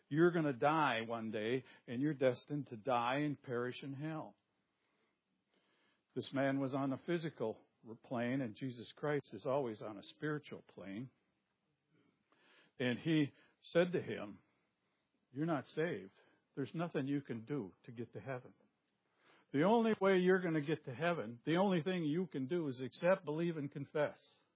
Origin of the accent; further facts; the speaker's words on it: Forest Park, Illinois, United States; born there; and I was born in Forest Park.